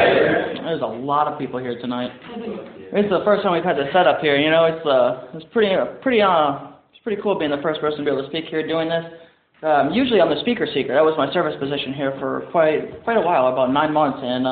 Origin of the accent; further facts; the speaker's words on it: Saint Paul, Minnesota, United States; I was born in St. Paul, Minnesota, kind of, like, grew up there.